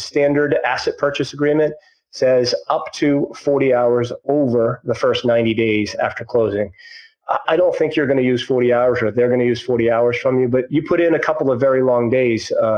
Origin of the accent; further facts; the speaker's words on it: Maine, United States; I grew up in Maine.